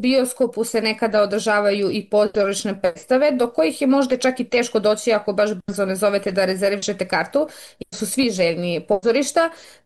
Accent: Tanda, Eastern and Southern Serbia, Serbia; Ja sam iz mesta koje se zove Tanda. To je selo u opštini Bor, udaljeno nekih 40 kilometara. I kada sam bila mlađa, uglavnom sam govorila da sam iz Bora

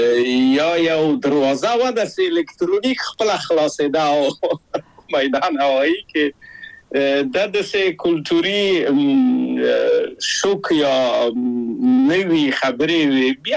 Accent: Kabul, Afghanistan; moved away; also born or lived in Czechoslovakia; زه له کابله په یو دولتي بورس چکسلواکیا ته راغلم.

